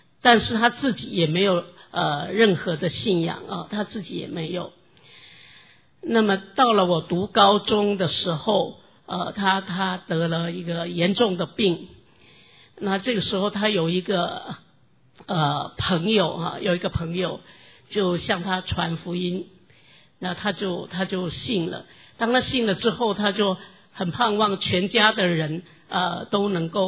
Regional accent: southern Taiwan, Taiwan; 我是生在台湾南部的一个小农村，那么生在那里，长在那里。

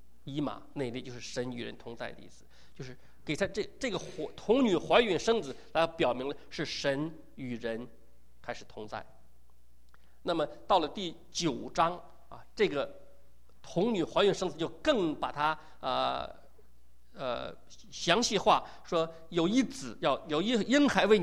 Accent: China; 我们对于外邦人，我们中国人作为外邦人，我们不了解旧约这些事情

